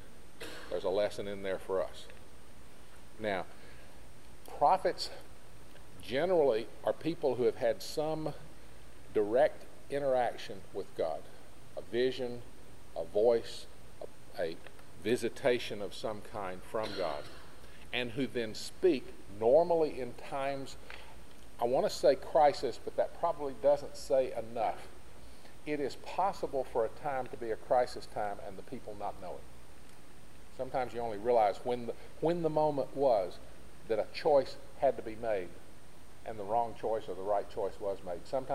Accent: Tennessee, United States; I come from East Tennessee. You ever been there? You ever been up in the Smokies and looked out over some of those vistas?

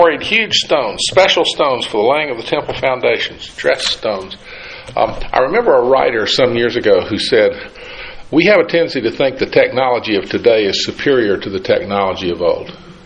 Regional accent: Tennessee, United States; I came from East Tennessee.

